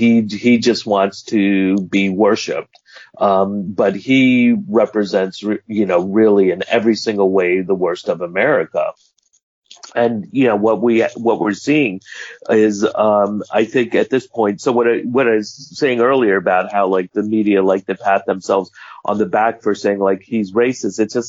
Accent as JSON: {"language": "English", "region": "New York", "country": "United States", "said": "You know, I'm from New York, and it's just like Trump has always been a joke, a con man."}